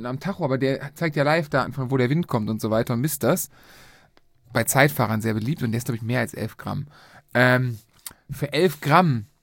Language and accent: German; Cologne, North Rhine-Westphalia, Germany; Ich meine, wir kommen aus Köln, da macht man das ja, ne?